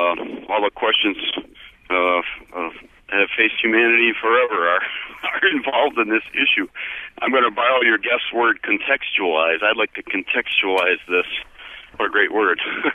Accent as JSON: {"language": "English", "region": "Wisconsin", "country": "United States", "said": "Of course, I'm from Marathon County, Wausau being the seat of Marathon County."}